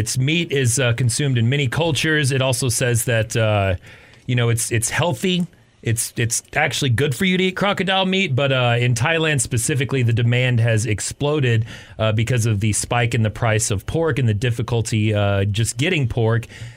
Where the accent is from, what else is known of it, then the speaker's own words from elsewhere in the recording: Texas, United States; I feel like that's just a part of being a Texan.